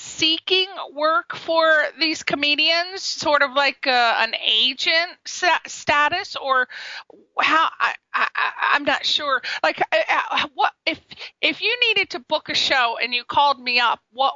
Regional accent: Monroe, Connecticut, United States; Yes, I'm from Monroe, Connecticut

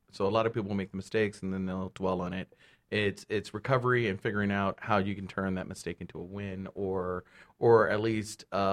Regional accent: Inglewood, California, United States; I'm from Inglewood as well. I was born and raised L.A., native or Inglewood native. This is my city, my home.

